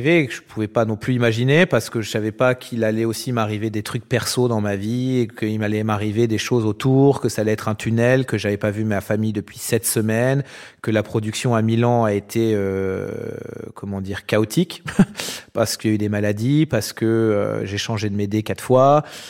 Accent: Annecy, Auvergne-Rhône-Alpes, France; born there; Je suis né à Annecy, en Haute-Savoie, en 1984, le 27 avril. Donc c'est bientôt mes 40 ans.

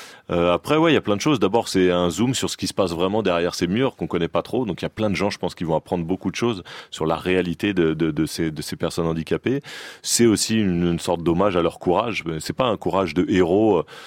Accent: Saint-Denis, Île-de-France, France; Moi, j'ai grandi à Saint-Denis.

